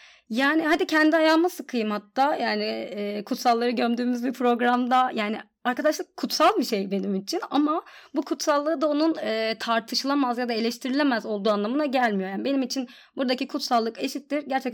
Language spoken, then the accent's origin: Turkish; Antalya, Turkey; Ben küçük bir şehirde büyüdüm. Yani Antalya'mıza küçük diyorum ama gerçekten küçük. Yani şimdi bir masada otursak herkes herkesi bir şekilde tanır.